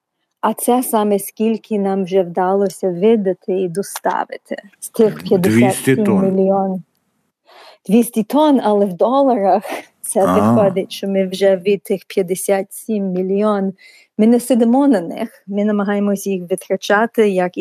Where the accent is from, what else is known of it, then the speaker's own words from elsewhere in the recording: New York City, New York, United States; Нью-Йорк Джетс є місцева команда мого рідного Нью-Йорку.